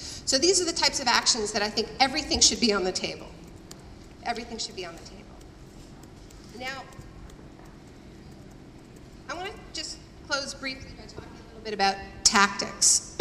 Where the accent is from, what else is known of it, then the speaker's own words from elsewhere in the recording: Canada; I feel as a Canadian that this needs to happen to my country.